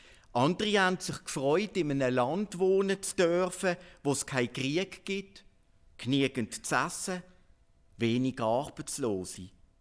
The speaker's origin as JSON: {"language": "German", "country": "Switzerland", "said": "Wir als Schweizer, ich denke, wir sind nicht in der gleichen Art und Weise von Gott erwählt."}